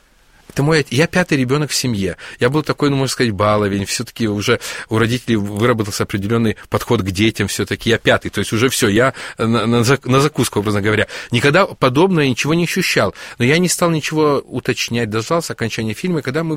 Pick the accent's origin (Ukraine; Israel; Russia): Ukraine; born there; Я не родился в церковленной семье, но я родился в религиозной семье, потому что я родился на Украине.